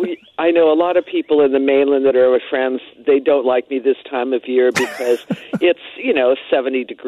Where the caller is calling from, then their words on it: Lanikai, Hawaii, United States; From Lanikai, Hawaii.